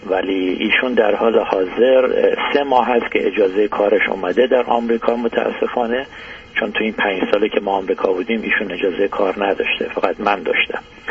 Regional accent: Iran; also born or lived in Canada; now in United States; ما 5 ساله که اومدیم امریکا، ولی 17 ساله که خارج از ایران هستیم، 12 سال کانادا، 5 سال امریکا.

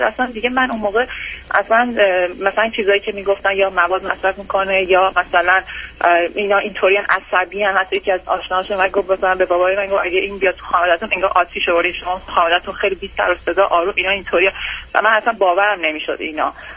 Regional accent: Iran; moved away as an adult; now in United States; با بچه‌م از ایران اومدیم بیرون دو سال پیش.

